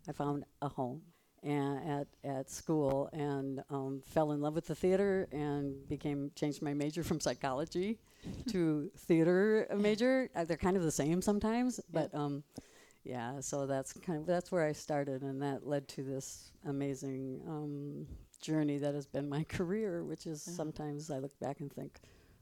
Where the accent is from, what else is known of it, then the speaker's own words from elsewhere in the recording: Dell Rapids, South Dakota, United States; I grew up in Del Rapids, so we didn't have a big arts program back when I was in high school.